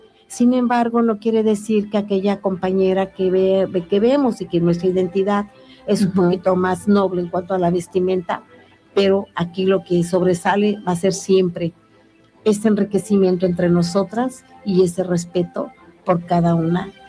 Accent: Mexico; Y si no la valoramos nosotros mismos como mexicanos, como comunidades, ¿sí?

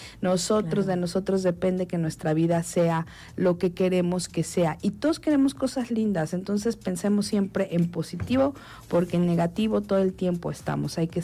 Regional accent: Mexico; Hay que mejorar muchas cosas como mexicanos

